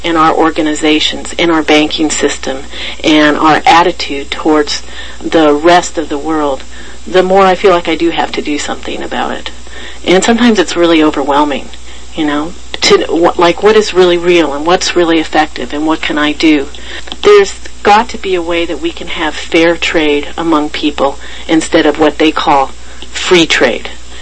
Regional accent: Los Angeles, California, United States; And I grew up privileged in Los Angeles in California. And my father was a corporate man.

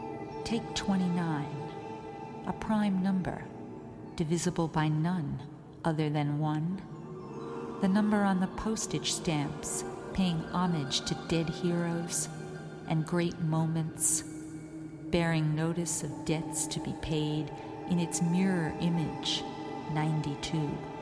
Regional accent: United States; born there; I was born in America in the middle of the 20th century, into the first generation to grow up with the bomb and TV

